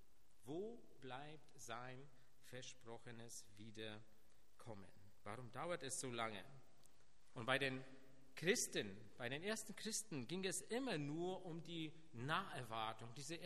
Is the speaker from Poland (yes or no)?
yes; Poland; moved away; Also ich komme ursprünglich aus Polen